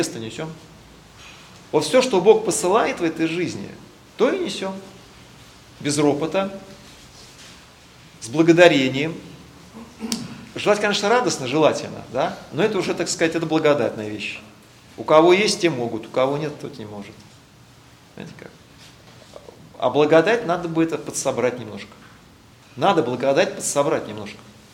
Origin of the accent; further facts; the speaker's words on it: Russia; born there; Мы родились на Руси, в России, да, в православной стране. Нас покрестили.